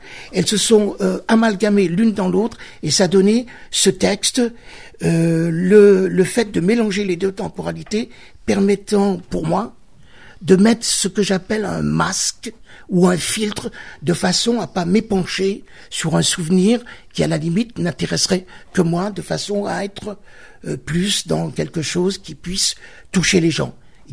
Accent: Bourgoin-Jallieu, Auvergne-Rhône-Alpes, France; also born or lived in South West France; je suis revenu du Sud-Ouest sur ma région, sur là d'où je viens, sur là d'où j'ai mes origines, c'est-à-dire à Bourgoin-Jallieu

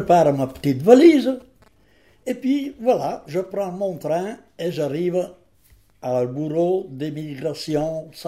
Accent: Modena, Emilia-Romagna, Italy; French is a second language; moved away as an adult; now in France; je vais au bureau de migration de chez nous, à la Provence, à Modena

